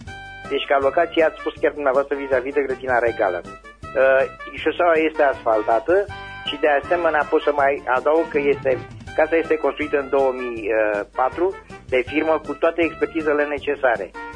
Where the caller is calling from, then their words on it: Săvârșini, Arad County, Romania; Bună ziua, sunt din Săvârșini, aș vrea să își pun anunț.